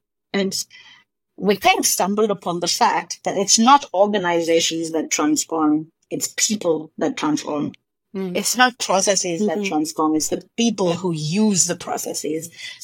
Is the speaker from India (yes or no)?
yes; India; English is a second language; And I hope in the future that I will do more to contribute to my home country. From India, I actually wrote this down.